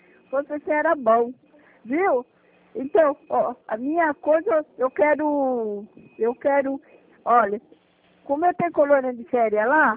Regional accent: Minas Gerais, Brazil; Eu sou mineira

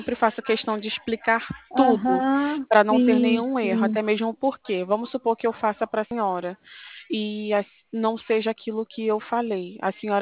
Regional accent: Rio de Janeiro, Brazil; eu sou do Rio

